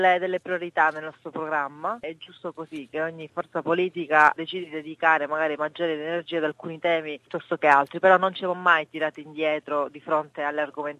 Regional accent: Calabria, Italy; Sono calabrese, quindi so bene di che cosa parlo.

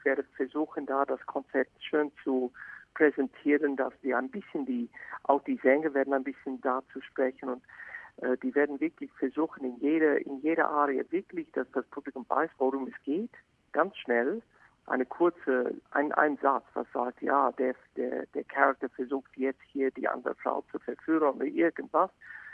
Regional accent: Australia; German is a second language; now in Germany; ich als Australier in Deutschland

